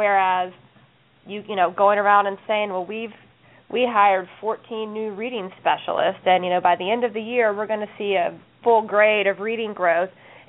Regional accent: the South, United States; I'm from the South, so I'm used to that accent

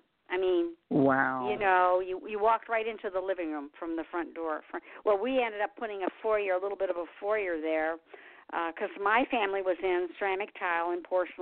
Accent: Detroit, Michigan, United States; And the home that I was raised in Detroit, right in Detroit, that's torn down too.

